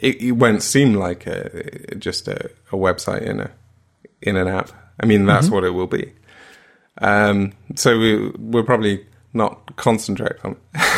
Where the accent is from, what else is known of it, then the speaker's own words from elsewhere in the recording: United Kingdom; I mean, it's not, you know, because we're amazingly brilliant, although, you know, it probably is, but to make up for my Britishness.